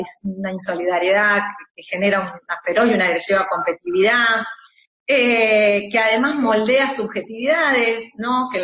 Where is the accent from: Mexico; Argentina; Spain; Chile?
Argentina; en mi país con Evita, con nuestras piqueteras, como parte de la resistencia popular contra el neoliberalismo de los años 90, con nuestras madres y abuelas de Plaza de Mayo